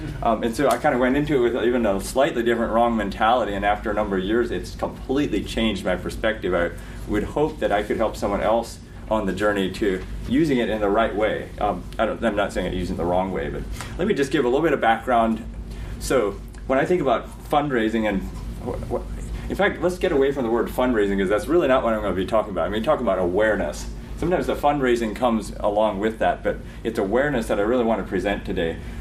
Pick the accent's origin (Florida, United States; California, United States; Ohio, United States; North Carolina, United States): Ohio, United States; now in Lancaster, United States; As he said, I live in Lancaster here. I was formerly from Holmes County, so if someone knows me from that area.